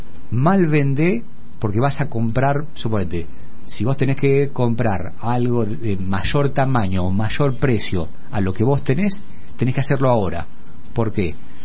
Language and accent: Spanish; Venado Tuerto, Santa Fe, Argentina; soy de Venado Tuerto, provincia de Santa Fe, así que conozco mucho de campo